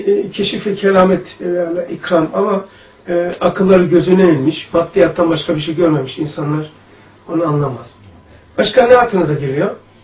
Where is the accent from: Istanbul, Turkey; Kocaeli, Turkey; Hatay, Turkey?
Istanbul, Turkey; Şey, bu da ok meydan. Halıcıoğlu. Benim büyüdüğüm yer. Hasköy.